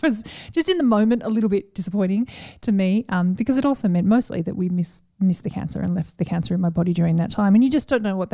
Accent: Australia; which I think and I assumed was something that I would have as an Australian in our system.

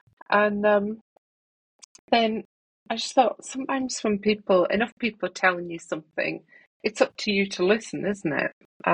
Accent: Scotland, United Kingdom; now in England; I'm from Scotland, but I do live in England with my husband

